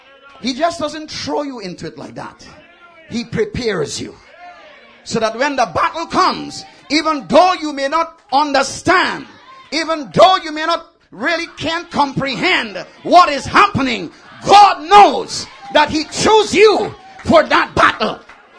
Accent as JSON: {"language": "English", "country": "United States", "said": "I come from America."}